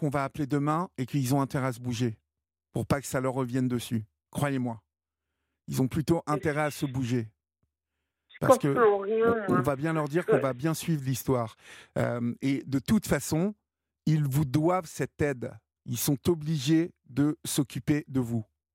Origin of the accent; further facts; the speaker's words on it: Évreux, Normandy, France; Vous savez, je suis d'Evreux, donc Alençon, c'est pas très loin.